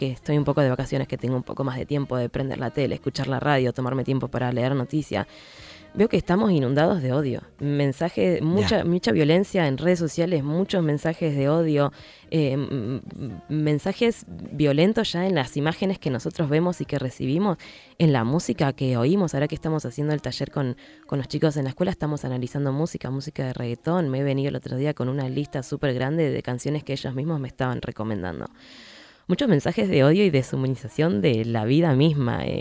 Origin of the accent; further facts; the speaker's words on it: Tucumán, Argentina; que es de Río Gallegos a Tucumán, que es mi ciudad